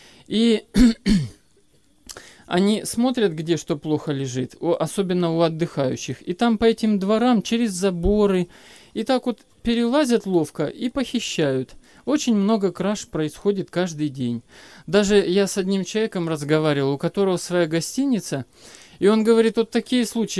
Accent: Anapa, Krasnodar Krai, Russia; Мы приехали из Анапы.

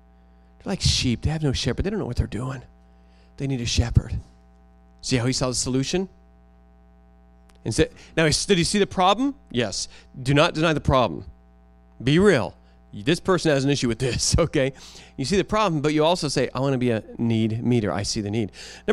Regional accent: United States; I go into a country and I forget I'm an American.

